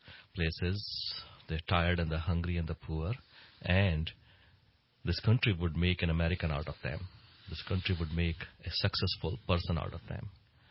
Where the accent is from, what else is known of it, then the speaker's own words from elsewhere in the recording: India; now in United States; I grew up in India, in a actually small town of India. And I grew up poor.